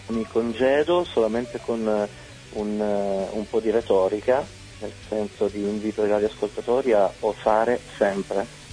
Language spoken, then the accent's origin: Italian; Pescara, Abruzzo, Italy; noi siamo di Pescara, Abruzzo, ma attualmente siamo in tour in tutta Italia.